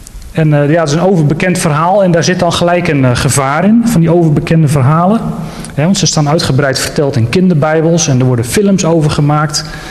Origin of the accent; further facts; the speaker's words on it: Apeldoorn, Gelderland, Netherlands; ik kom dus uit Apeldoorn, uit de Messiaanse gemeente Braga daar.